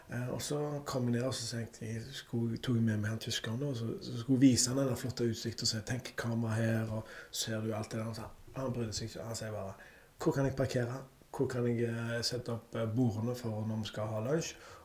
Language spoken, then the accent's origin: Norwegian; Skudeneshavn, Rogaland, Norway; Det stemmer, jeg er fra Skundesand, helt sør på Karmøy, vakrest i vest.